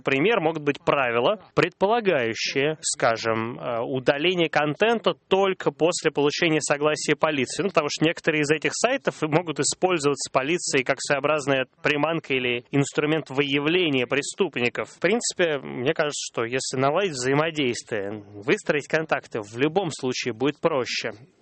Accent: Italy; Russian is a second language; Сам-то я родом из Италии, а у нас такая есть традиция в Италии менять правительство каждый год

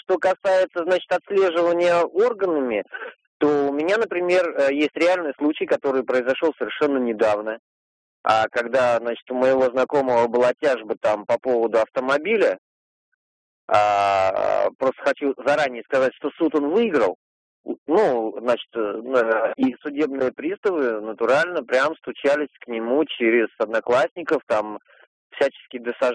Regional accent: Saratov, Saratov Oblast, Russia; moved away; я из Саратова.

